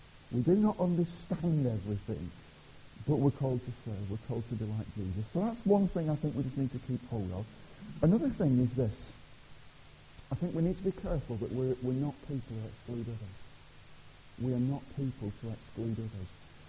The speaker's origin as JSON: {"language": "English", "town": "Blackburn", "region": "North West England", "country": "United Kingdom", "moved": "yes", "said": "I came from Blackburn in Lancashire. I moved down here about 12 years ago, and you're probably trying to think, where's this strange accent from? It's from Lancashire."}